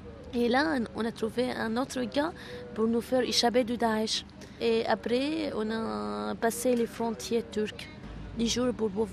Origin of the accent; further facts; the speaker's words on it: Syria; Nous, on est des Syriens, on est de communautés mixtes. On vient de communautés mixtes.